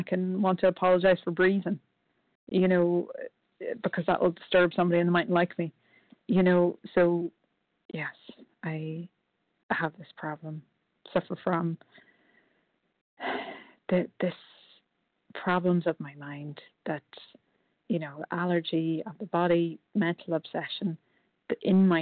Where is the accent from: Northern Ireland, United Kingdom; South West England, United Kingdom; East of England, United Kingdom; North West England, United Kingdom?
Northern Ireland, United Kingdom; I am from Northern Ireland